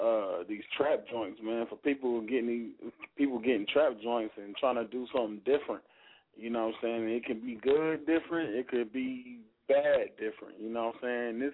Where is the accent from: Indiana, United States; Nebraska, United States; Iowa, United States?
Indiana, United States; Indianapolis; I'm a producer, man. … I'm from Indianapolis, man.